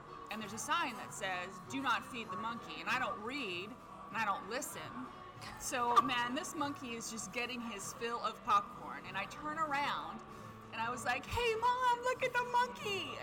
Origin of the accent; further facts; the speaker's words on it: New Mexico, United States; now in Lehigh Valley, United States; I come from New Mexico. There are no blue flowers in New Mexico.